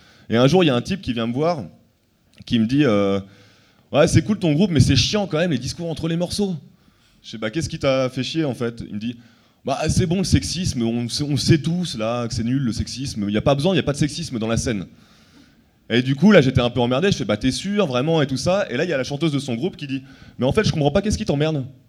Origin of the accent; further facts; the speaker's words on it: Caen, Normandy, France; Je viens de Caen, du coup, mais c'est quand même la maison là-bas.